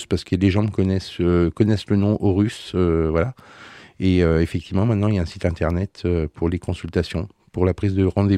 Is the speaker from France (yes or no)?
yes; Mâcon, Bourgogne-Franche-Comté, France; also born or lived in Saint-Étienne; now in Chauvigny, France; Alors, moi, je suis originaire de la Saône-et-Loire, Mâcon.